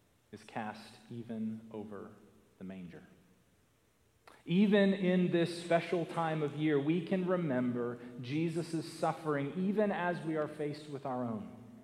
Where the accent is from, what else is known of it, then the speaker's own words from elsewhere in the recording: Virginia, United States; at a church in the neighboring county from where I grew up in Northern Virginia